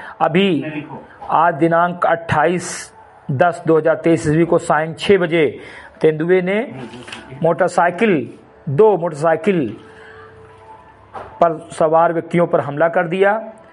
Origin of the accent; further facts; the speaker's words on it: Uttar Pradesh, India; ग्राम सभा से मेरी कठही विकासखंड मेनपुरा जनपद बहराइच का मूल निवासी हूं